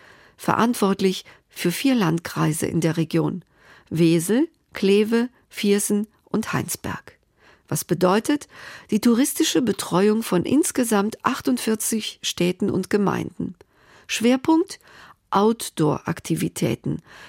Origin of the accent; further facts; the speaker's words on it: Greece; werde ich als Griechin besonders hellhörig.